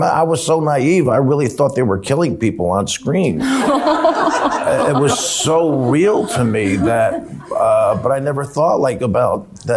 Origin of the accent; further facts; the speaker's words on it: New Jersey, United States; I'm a jock from Jersey, and I remember my parents...